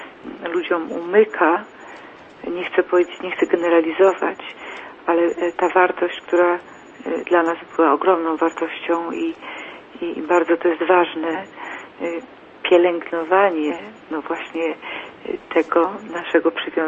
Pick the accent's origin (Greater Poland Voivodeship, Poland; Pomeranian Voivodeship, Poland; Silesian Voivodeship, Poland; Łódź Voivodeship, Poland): Greater Poland Voivodeship, Poland; Poznań; jestem z Poznania